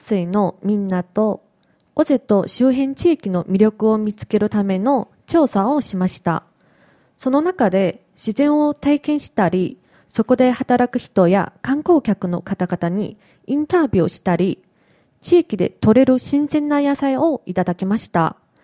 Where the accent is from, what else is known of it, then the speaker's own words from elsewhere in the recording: South Korea; Japanese is a second language; now in Japan; 韓国から参りました。